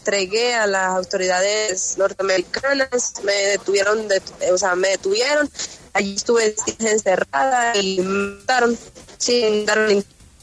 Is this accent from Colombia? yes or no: yes; Colombia; moved away; Yo me fui de Colombia porque yo soy del...